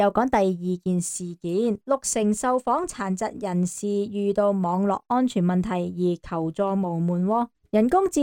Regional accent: Hong Kong; 我们香港人

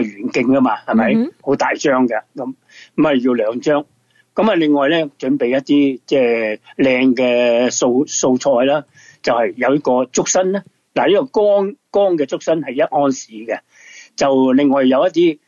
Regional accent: China; 因为我哋中国人有一句叫做啊，食饭嘅时间

